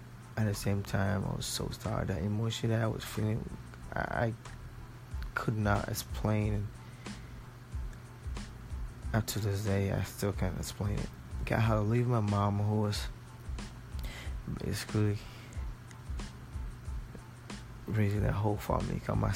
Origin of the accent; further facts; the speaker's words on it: Ghana; English is a second language; now in United States; I'm a male from Ghana, West Africa. I've been here for 2 years